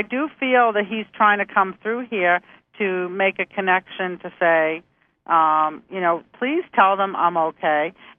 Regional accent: Massachusetts, United States; I'm going to be saying aunt because I'm from Massachusetts.

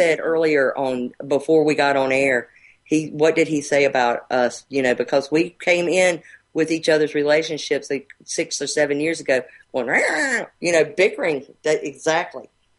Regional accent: North Carolina, United States; like say you're from New York and I'm from North Carolina

